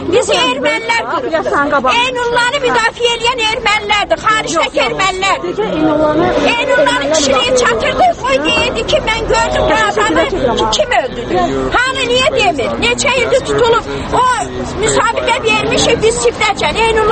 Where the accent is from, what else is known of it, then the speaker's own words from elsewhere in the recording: Khojaly, Khojaly District, Azerbaijan; Xocalıdanam. Mən Xocalıdanam.